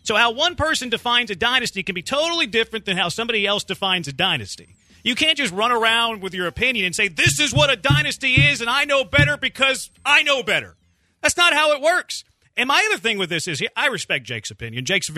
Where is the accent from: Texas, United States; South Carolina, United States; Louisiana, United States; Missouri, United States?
Texas, United States; Houston; Look, I root for the Astros because, you know, I'm from Houston and I've lived here.